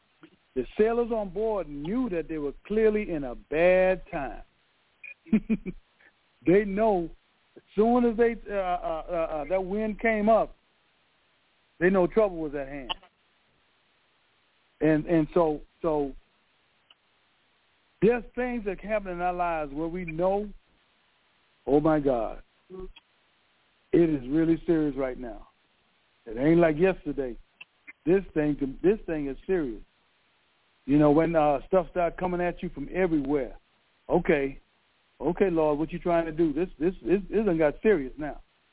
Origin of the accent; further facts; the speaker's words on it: Bahamas; when I was growing up in the Bahamas